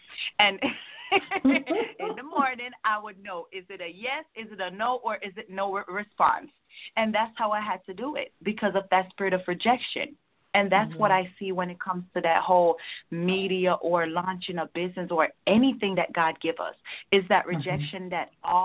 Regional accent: Jamaica; I'm from Jamaica, but I'm from the country in Jamaica. I'm not a city

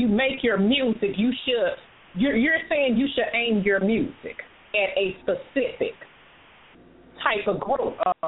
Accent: Midwest, United States; But, of course, I'm from the Midwest. And so that's how it is here.

